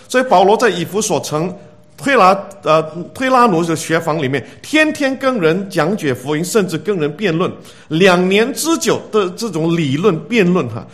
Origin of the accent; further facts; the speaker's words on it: Malaysia; 我是从马来西亚来的，从持马来西亚的护照跟台湾的护照